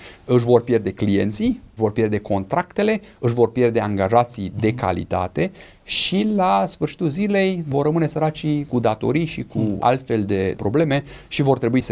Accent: Romania; noi ca și români am stat pur și simplu ca și niște downloaders.

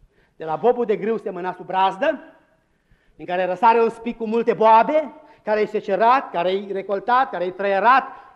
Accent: Romania; Noi suntem români, hai să fim naționaliști.

